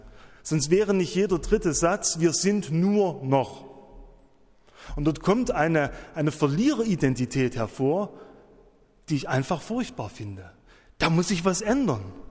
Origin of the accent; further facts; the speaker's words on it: Schneeberg, Saxony, Germany; Ich bin so im Zentralerzgebirge aufgewachsen, in Schneeberg.